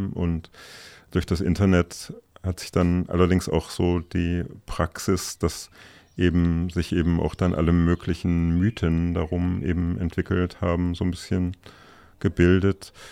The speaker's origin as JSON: {"language": "German", "town": "Kassel", "region": "Hesse", "country": "Germany", "said": "ich komme aus Kassel und so"}